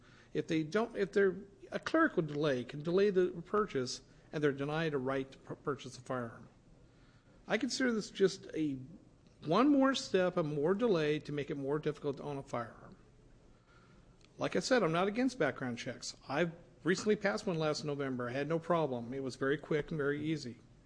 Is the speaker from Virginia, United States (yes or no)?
no; Gresham, Oregon, United States; I hail from Gresham